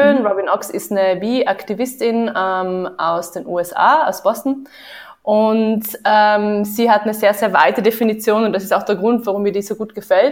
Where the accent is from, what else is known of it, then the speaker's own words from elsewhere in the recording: Vienna, Austria; Ja, ich komme auch aus Wien, genau. Ich habe auch in Wien studiert.